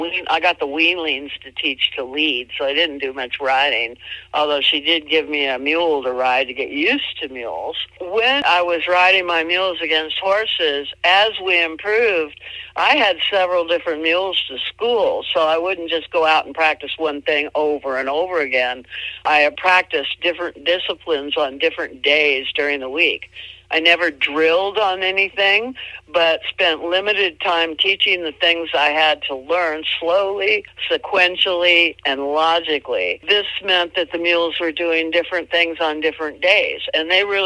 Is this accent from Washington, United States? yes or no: no; Minneapolis, Minnesota, United States; born there; And I was born in Minneapolis in 1950.